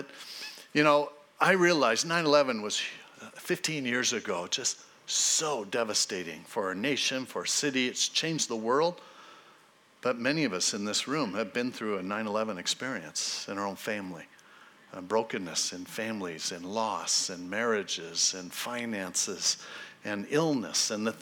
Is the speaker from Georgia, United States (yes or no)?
no; Hermosa Beach, California, United States; My dad was a police officer, and so I grew up in Hermosa Beach there.